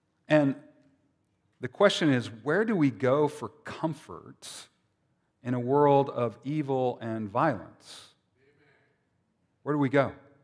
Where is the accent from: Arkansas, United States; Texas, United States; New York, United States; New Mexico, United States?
New Mexico, United States; I grew up in New Mexico, in the shadow of the atomic bomb.